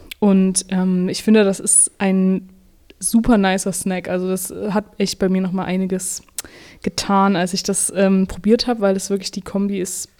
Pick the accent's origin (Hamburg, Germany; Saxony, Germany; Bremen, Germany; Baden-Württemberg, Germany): Saxony, Germany; Ich bin in der Sächsischen Schweiz aufgewachsen, in einem kleinen Dorf. Bin in Pirna zur Schule gegangen und bin wirklich so im Zentrum der Sächsischen Schweiz eigentlich, also umgeben von Sandsteinformationen und Feldern und Wiesen